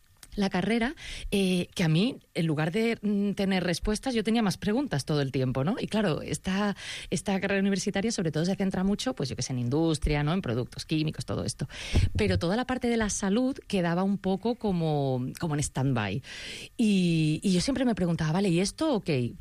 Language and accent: Spanish; Málaga, Andalusia, Spain; now in Barcelona, Spain; yo que además no soy nacida aquí porque yo soy malagueña